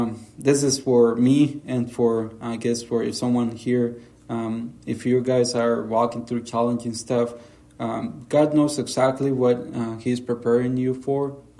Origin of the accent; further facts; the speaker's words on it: Honduras; So grew up in the children's home in Honduras.